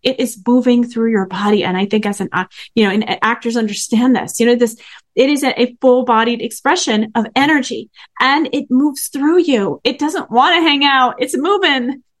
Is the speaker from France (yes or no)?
yes; Paris, Île-de-France, France; So growing up in Paris sounds glamorous, but at least when I grew up there